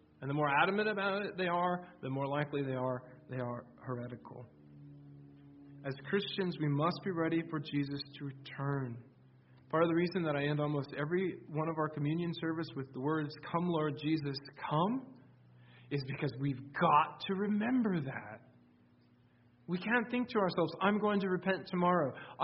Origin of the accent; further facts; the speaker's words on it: Iowa, United States; In my home state of Iowa, there was a pastor who finished up a sermon